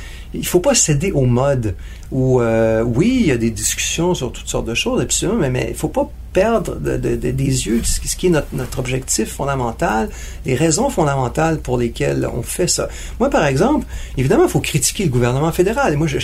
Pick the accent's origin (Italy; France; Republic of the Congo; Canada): Canada; Laval, Quebec; Je viens de Laval.